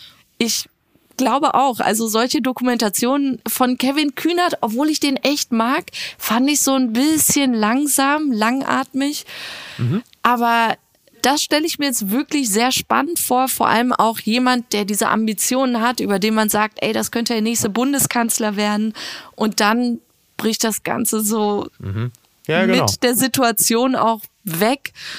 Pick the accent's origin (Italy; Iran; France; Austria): Iran; Und man schwankt so als Iraner, als Zuschauer wirklich die ganze Zeit zwischen Hoffnung und Angst.